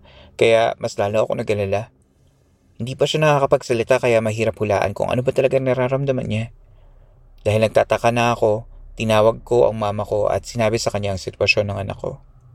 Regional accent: Eastern Visayas, Philippines; Ang probinsya ko ay somewhere in Eastern Samar. Hindi ko nalang babanggitin yung mismong lugar. Maliit na probinsya lang siya

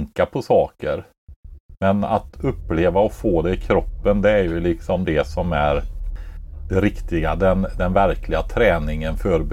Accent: Sunne, Värmland, Sweden; Nej, men de ordnade i min hemkommun här, Sunne.

